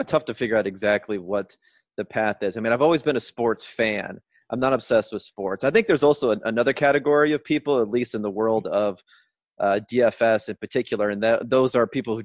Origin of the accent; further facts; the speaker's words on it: California, United States; I'm from Southern California, which I always have to tell people when I tell people I'm a Lakers fan